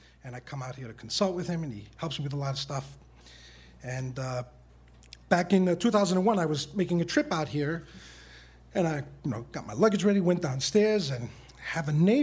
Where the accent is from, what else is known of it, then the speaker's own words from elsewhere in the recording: New York City, New York, United States; Hi, I'm from New York City.